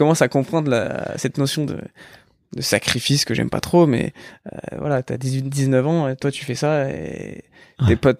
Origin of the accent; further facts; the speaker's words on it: Épinal, Grand Est, France; nous on a grandi à Épinal jusque notre bac.